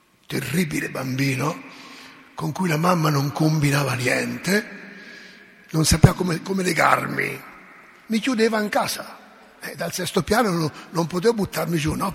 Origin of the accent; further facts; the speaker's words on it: Mercatello, Marche, Italy; Il rettore era stato parroco a Mercatello, mio paese natio, dove conobbi mio nonno.